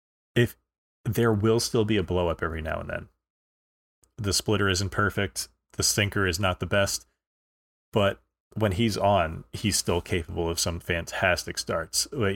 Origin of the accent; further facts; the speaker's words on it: New York, United States; I don't like pronouncing consonants and words as a New Yorker.